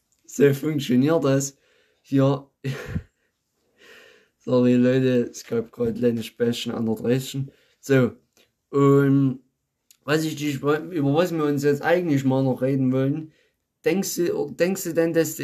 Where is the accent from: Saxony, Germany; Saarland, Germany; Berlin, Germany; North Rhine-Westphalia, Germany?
Saxony, Germany; Zittau; also ich bin persönlich ja noch ein bisschen weiter östlich Oberlausitzer Gebirge, weißt du hier, ne? Da komme ich daher aus Zittau.